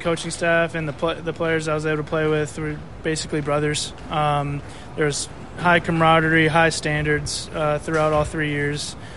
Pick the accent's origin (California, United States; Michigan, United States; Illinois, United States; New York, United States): California, United States; Sierra Madre; also born or lived in Monrovia; I grew up in Monrovia, then to Sierra Madre, California. That's pretty much where my whole family's from